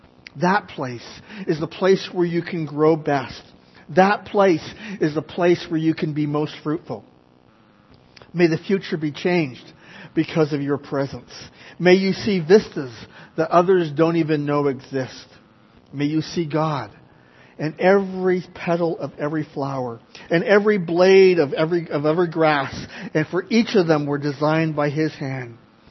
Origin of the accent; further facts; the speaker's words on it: Montreal, Quebec, Canada; I grew up in Canada, in Quebec, in La Belle Province, NDG, Notre-Dame-de-Grâce. And so this summer I was actually to go back, and that's standing in front of the house I grew up in.